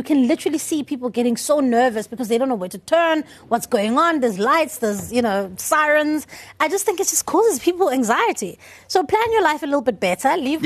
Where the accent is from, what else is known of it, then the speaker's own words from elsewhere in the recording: South Africa; first language Xhosa; English is a second language; So then when I went to the white school, when I really needed to start grade one, I get there, and I couldn't speak English at all, not a word, not